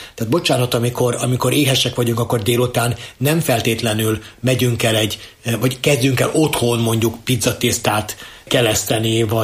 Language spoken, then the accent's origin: Hungarian; Zrenjanin, Vojvodina, Serbia; born there; ugye Nagybecskereken, ahol születtem, ott azért a magyarság kisebbségben volt